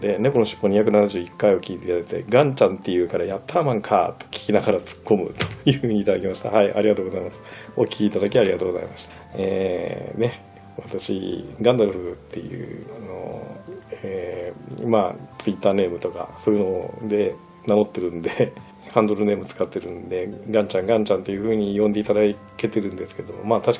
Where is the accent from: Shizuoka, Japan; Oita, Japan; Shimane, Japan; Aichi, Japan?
Shimane, Japan; 同じ島根県出身なんですけれども